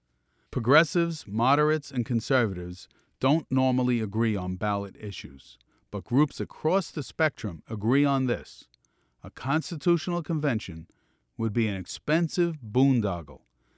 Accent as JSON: {"language": "English", "town": "Brooklyn", "region": "New York", "country": "United States", "accent": "Brooklyn", "said": "I'm from Brooklyn originally. You may be able to tell by my accent. And we speak pretty directly."}